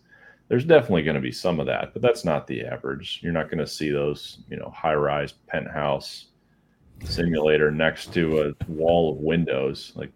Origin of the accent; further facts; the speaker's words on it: Wisconsin, United States; So I built a putting green with my dad in our basement after it flooded the house I grew up in Wisconsin.